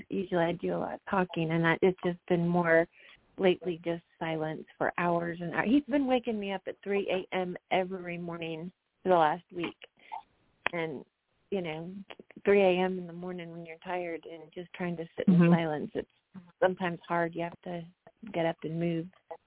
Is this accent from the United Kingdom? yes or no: yes; England, United Kingdom; I'm an English person too